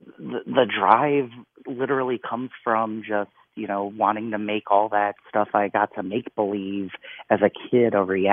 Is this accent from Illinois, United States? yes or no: yes; Woodstock, Illinois, United States; born there; And funny story, I was born in Woodstock, Illinois, where they filmed that movie.